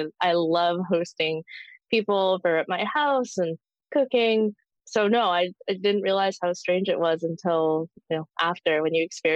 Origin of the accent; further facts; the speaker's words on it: the Prairies, Canada; born there; Yeah, I was born in the Canadian prairies many years ago.